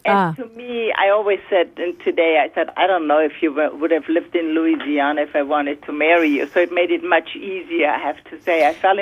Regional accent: Germany; now in United States; I met my husband in Dawson City at the Governor Campground, and I was vacationing from Germany

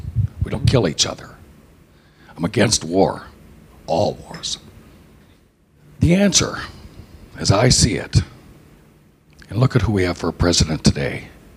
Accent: United States; First of all, I'm an American. We have a beautiful country here.

